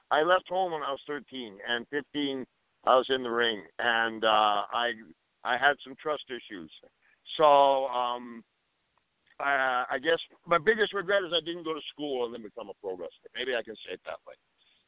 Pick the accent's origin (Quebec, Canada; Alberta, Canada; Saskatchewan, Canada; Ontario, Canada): Saskatchewan, Canada; Saskatoon; born there; I was born in Saskatoon. They don't have no coconuts there.